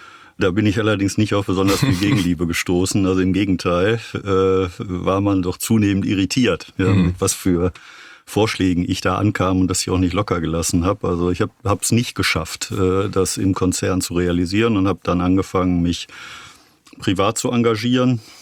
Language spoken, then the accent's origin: German; Detmold, North Rhine-Westphalia, Germany; Ich lebe in Detmold, ich komme da tatsächlich auch her.